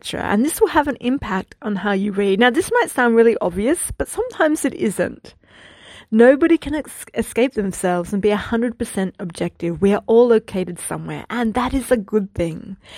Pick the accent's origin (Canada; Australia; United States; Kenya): Australia; I'm Australian, university educated, Generation Y, white, female, living in the 21st century, fairly well off. My family taught me about Jesus.